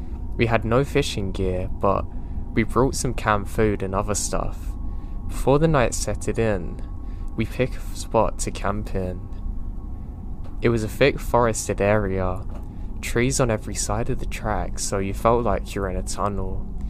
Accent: Ohio, United States; I grew up in Ohio in the 70s

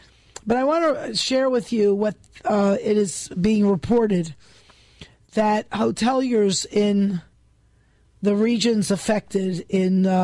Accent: New York City, New York, United States; But listen, I grew up in New York City. We had summertime water shortages. From a little girl, I knew how to conserve water.

